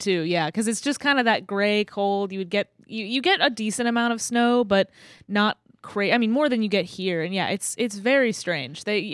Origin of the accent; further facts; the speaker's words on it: Fayetteville, United States; I grew up in Fayetteville, and I went to Mizzou.